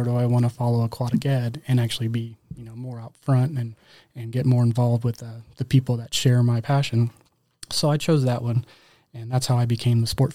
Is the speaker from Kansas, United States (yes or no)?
yes; Haysville, Kansas, United States; Yeah, I was born and raised in Hayesville, Kansas, so I'm a local boy.